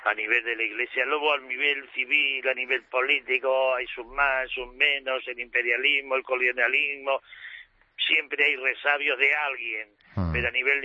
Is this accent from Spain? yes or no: yes; Madrid, Community of Madrid, Spain; born there; yo vivo aquí en Madrid, nací en Madrid, me ordené en Madrid y de Madrid al cielo